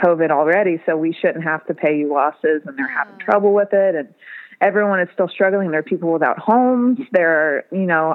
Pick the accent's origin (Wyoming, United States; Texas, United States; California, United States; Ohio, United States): Ohio, United States; Gallipolis; I grew up in Gallipolis, Ohio.